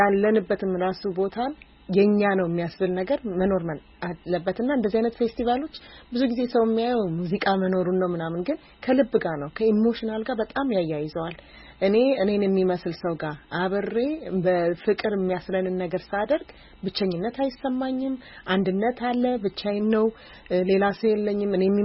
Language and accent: Amharic; New York, United States; እኔ ኒውዮርክ ሀገር ነው ያደኩት።